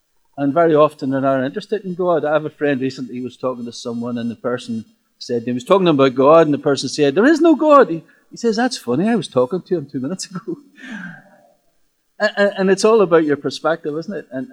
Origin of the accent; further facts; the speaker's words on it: Belfast, Northern Ireland, United Kingdom; I grew up in North Belfast at a time whenever things in Northern Ireland were not great, to say the least.